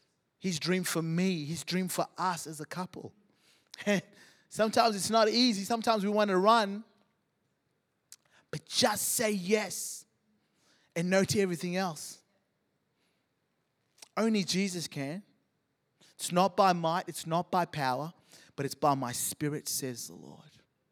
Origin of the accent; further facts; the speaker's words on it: Zimbabwe; Because I grew up in Zimbabwe and it was all about education